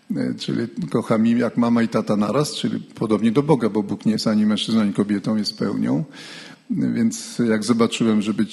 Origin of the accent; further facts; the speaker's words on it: Radom, Masovian Voivodeship, Poland; To moje rodzinne miasto Radom.